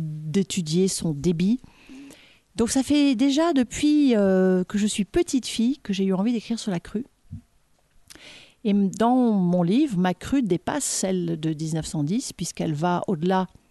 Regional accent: Paris, Île-de-France, France; Moi, je n'avais jamais vu ça en tant que parisienne.

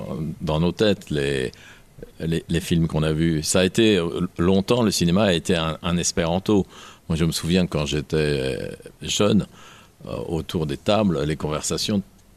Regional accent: Occitanie, France; moi j'ai grandi dans le Lot.

